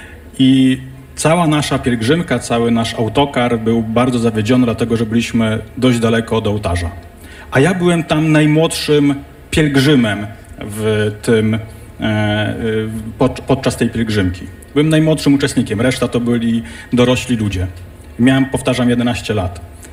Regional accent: Augustów, Podlaskie Voivodeship, Poland; Odpowiedziałem, że jestem z Augustowa, z wtedy ówczesnego województwa suwalskiego.

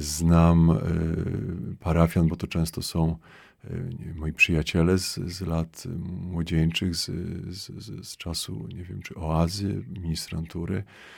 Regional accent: Lublin, Lublin Voivodeship, Poland; born there; Ja w ogóle pochodzę też z diecezji lubelskiej, urodziłem się w Lublinie

